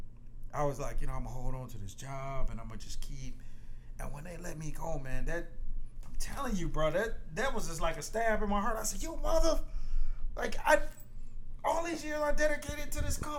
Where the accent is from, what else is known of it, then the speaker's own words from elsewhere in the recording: Detroit, Michigan, United States; moved away as an adult; I'm from Detroit, Michigan.